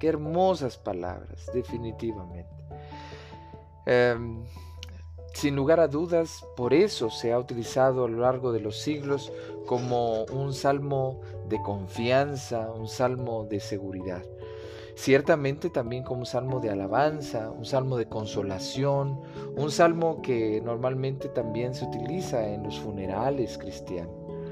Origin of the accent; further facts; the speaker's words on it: Chiapas, Mexico; yo soy chiapaneco y en Chiapas hay hermosos lugares.